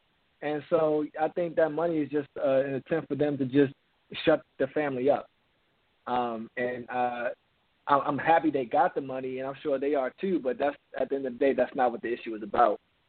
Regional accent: Baltimore, Maryland, United States; I'm from Baltimore, Maryland, and as bad as Baltimore is

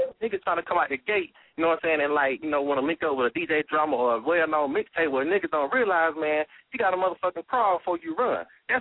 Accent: Edison, Georgia, United States; Shit, I'm from Edison, Georgia, man. Shit, I'm about an hour, hour 20 away from Augusta

